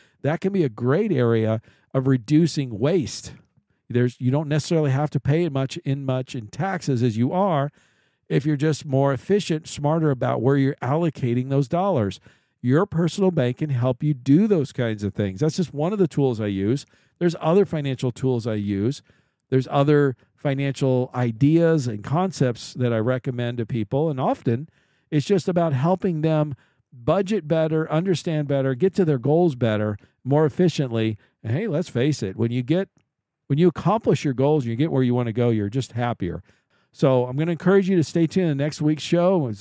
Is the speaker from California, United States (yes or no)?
no; Kansas City, Missouri, United States; my hometown is Kansas City, and I feel terrible for what happened to those people there.